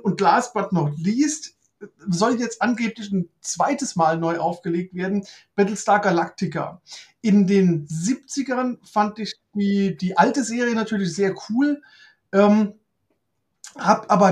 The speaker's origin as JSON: {"language": "German", "region": "Rhineland-Palatinate", "country": "Germany", "said": "ich stamme ja aus der Nähe von Rammstein mit einem M, ne, der größte amerikanische Militärflughafen."}